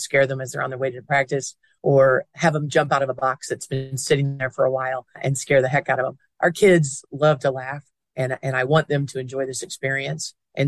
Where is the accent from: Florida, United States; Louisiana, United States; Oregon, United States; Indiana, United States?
Indiana, United States; My hometown is near Indiana University